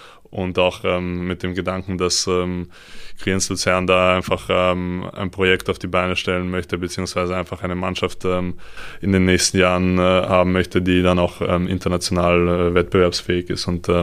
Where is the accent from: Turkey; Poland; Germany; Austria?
Austria; als Österreicher